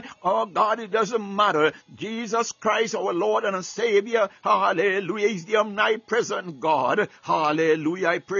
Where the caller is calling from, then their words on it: Baltimore, Maryland, United States; I'm speaking from Baltimore, Maryland.